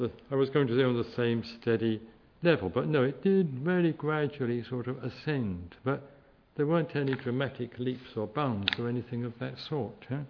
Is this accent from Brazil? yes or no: no; London, United Kingdom; born there; I was born in England, in London, in Tooting of all places.